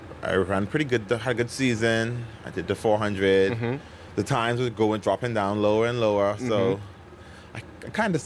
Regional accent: Bahamas; Because it's an island, but no, it was kind of normal for us.

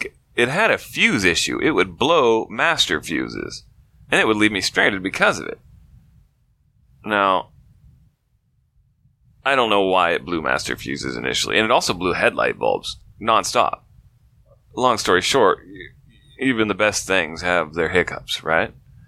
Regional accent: Iowa, United States; also born or lived in Nebraska / Colorado; Well, I grew up in Iowa.

